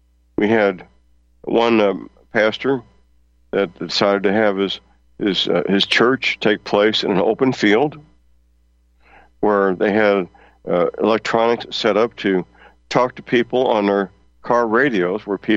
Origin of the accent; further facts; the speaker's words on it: St. Louis, Missouri, United States; I recall driving through my hometown of St. Louis, Missouri, at high noon on a weekday